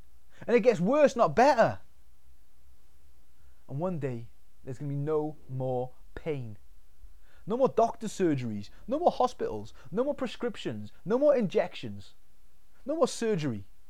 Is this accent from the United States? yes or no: no; Wales, United Kingdom; Just because I want people to know that I'm Welsh.